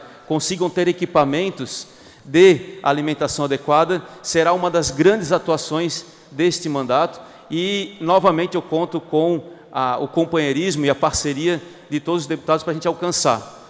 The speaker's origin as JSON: {"language": "Portuguese", "town": "São José", "region": "Santa Catarina", "country": "Brazil", "tie": "born or raised there", "also_born_or_lived": "Florianópolis", "said": "Eu sou natural aqui de Florianópolis, nasci aqui na cidade, sou morador da região do sul da ilha, tive a minha infância vivida no município de São José, especialmente Barreiros, aquela região"}